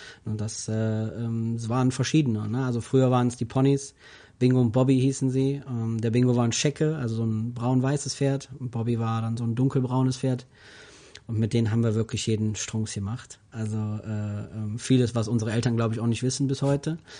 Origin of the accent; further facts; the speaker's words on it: Neuss, North Rhine-Westphalia, Germany; ich bin in Neuss, im Lukas-Krankenhaus geboren.